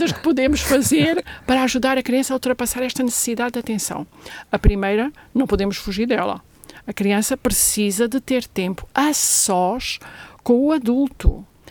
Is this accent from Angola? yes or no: yes; Angola; born there; Eu nasci em Angola